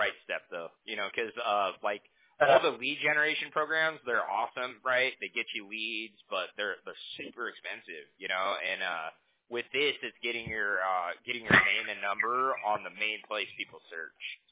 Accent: Huntington Beach, California, United States; We're in California. I'm from Huntington Beach.

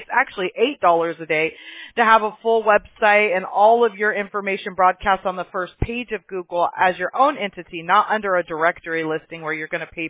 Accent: the South, United States; now in Huntington Beach, United States; I was born and raised in the South. So I happened to get out here after my mom brought us out here, and I'm not your typical California person.

